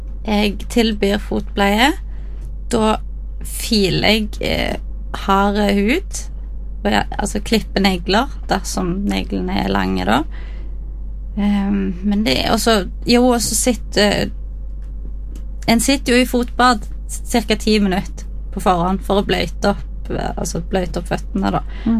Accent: Stavanger, Rogaland, Norway; Jeg kommer fra Stavanger.

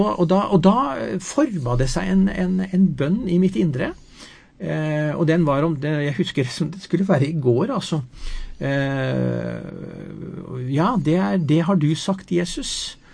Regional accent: Porsgrunn, Telemark, Norway; ikke bare i Porsgrunn og der jeg vokste opp, men i landet

